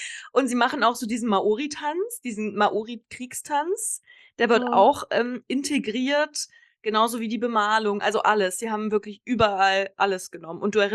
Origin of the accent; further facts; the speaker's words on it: Kassel, Hesse, Germany; now in Konstanz, Germany; So, und in meiner Heimatstadt Kassel gibt's auch echt einen fetten neuen Filmpalast.